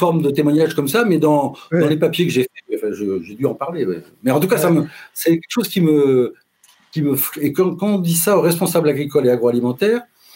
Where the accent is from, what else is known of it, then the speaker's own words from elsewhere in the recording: Paris, Île-de-France, France; Je suis parisien d'origine, donc je porte un regard assez... J'ai toujours porté un regard assez distancié sur le monde agricole, mais j'ai une formation d'ingénieur agri. Mais je ne suis pas du milieu, je ne suis pas breton, je ne suis pas ligérien